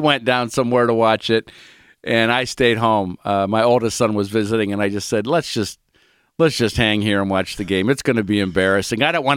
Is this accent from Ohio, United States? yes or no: yes; Cleveland, Ohio, United States; I'm from Cleveland. You have to be a Browns fan. You don't stop being a fan of where you grow up.